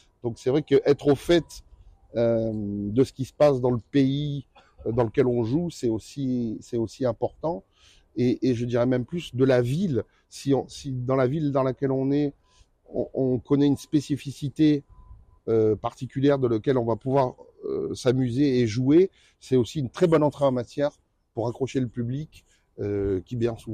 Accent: Nice, Provence-Alpes-Côte d'Azur, France; comme je viens de Nice, on me fait toujours la blague. On me dit « Nice is nice ».

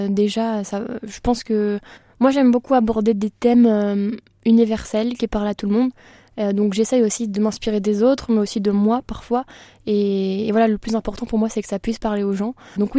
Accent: Reims, Grand Est, France; born there; now in Chalon, France; Ouais, j'habite à Chalon. Je suis née à Reims quand même.

